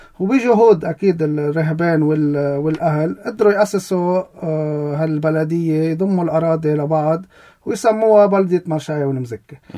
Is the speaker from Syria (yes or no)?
no; Shakhtoura, Keserwan-Jbeil, Lebanon; نحن ضيعتنا فيها حوالي 30 شخص